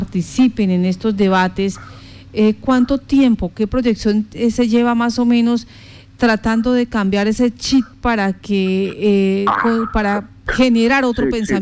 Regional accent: Colombia; lo que somos los colombianos

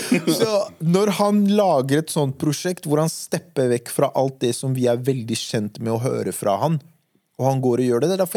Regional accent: Oslo, Norway; Vi er fra Oslo.

